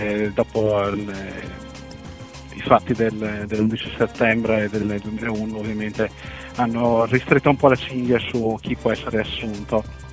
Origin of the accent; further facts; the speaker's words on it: Trento, Trentino-Alto Adige, Italy; also born or lived in Rovereto; now in United States; Io sono nato a Rovereto, però diciamo, la mia famiglia e anche mia moglie siamo tutti quanti di Trento.